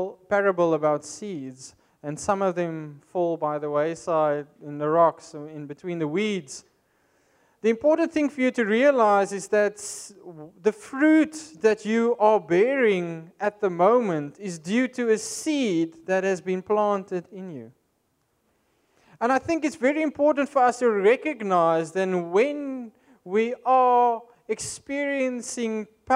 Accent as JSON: {"language": "English", "country": "South Africa", "tie": "born or raised there", "said": "I grew up in South Africa, and we had two distinct places where we went in summer."}